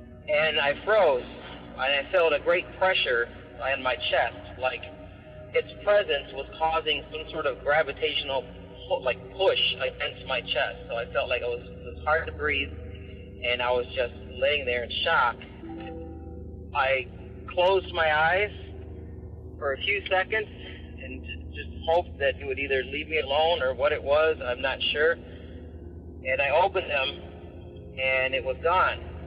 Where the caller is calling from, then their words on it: Clarkston, Michigan, United States; I'm calling from Clarkston, Michigan.